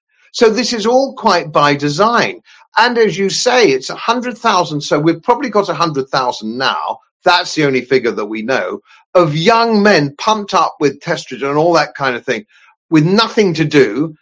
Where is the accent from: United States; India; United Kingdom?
United Kingdom; England; They're rioting in Dublin at the moment, but of course we don't riot, no, because we're English, and we just hope that it won't come up Lime Grove.